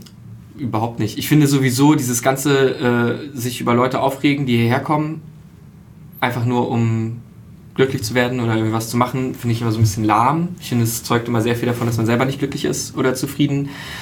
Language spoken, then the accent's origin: German; Berlin, Germany; born there; ich bin ja gebürtiger Berliner